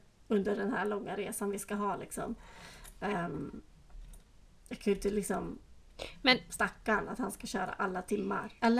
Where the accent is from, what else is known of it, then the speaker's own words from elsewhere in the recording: Sweden; När jag kör hemma i Sverige. Då kör jag utifrån mina föräldrars gata.